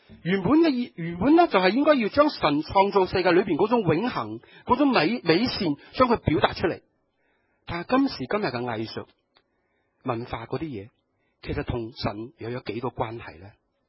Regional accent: Hong Kong; 所以我们香港人很熟悉的

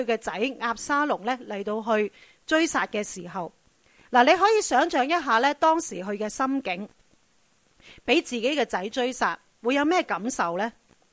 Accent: China; 同埋我哋都係中国人啦，我哋又唔係特别高啦

